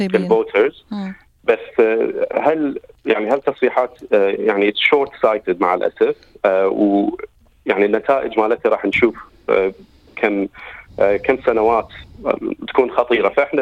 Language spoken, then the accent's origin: Arabic; Iraq; now in Australia; في هالبلد أنا جيت مع عائلتي 2003 كلاجئين. فألكسندر دانر يريد يقول لي لازم ترجع إلى بلدك، مثلا بلدي العراق